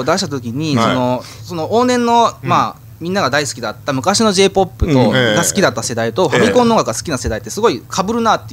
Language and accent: Japanese; Sakai, Osaka, Japan; 自分は大阪の南堺の方の出身なんですけども、結構柄悪いんですよね